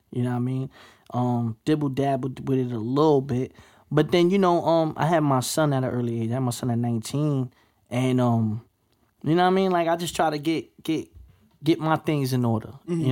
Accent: Brooklyn, New York, United States; Like the era that I grew up on in Brooklyn, you talk about the late 80s, 90s, early 2000s. So there's a whole bunch of like Mexicans moving into New York at the time.

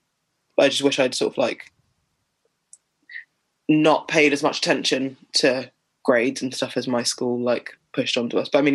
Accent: Sutton, London, United Kingdom; I was living in Sutton. I grew up in Sutton in South London. Which is like, it's technically London, but nobody really thinks of it as London.

